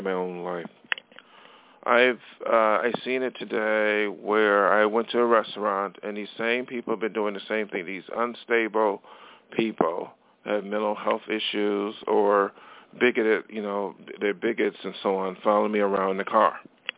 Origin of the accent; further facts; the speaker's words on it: New York, United States; now in Los Angeles, United States; I came out to Los Angeles from my hometown in upstate New York to be an artist.